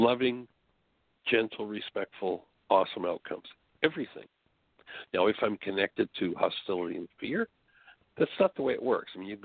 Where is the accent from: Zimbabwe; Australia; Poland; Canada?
Canada; now in United States; being born and raised in Canada and moving here to the States